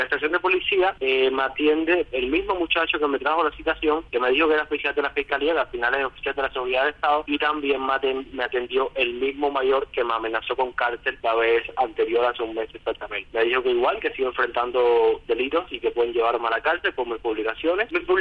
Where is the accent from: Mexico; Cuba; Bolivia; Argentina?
Cuba; Havana; Yo le aclaré que yo no vivo en Matanzas, yo estoy temporal acá por el tema de la pandemia, y yo soy de La Habana.